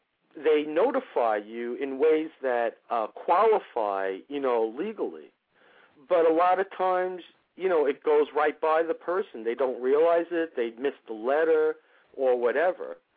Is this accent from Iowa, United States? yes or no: no; Brooklyn, New York, United States; now in Maine, United States; I'm originally from Brooklyn, New York.